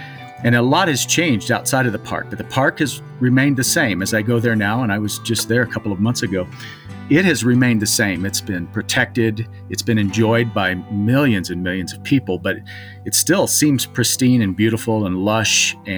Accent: Michigan, United States; living and growing up in Michigan on a lake

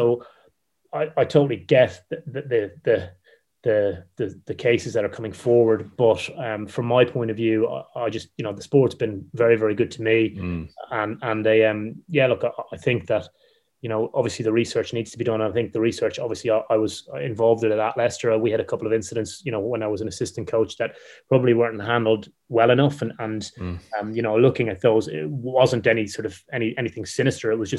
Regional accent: Ireland; Now, I'm Irish, so I'm obviously clearly biased.

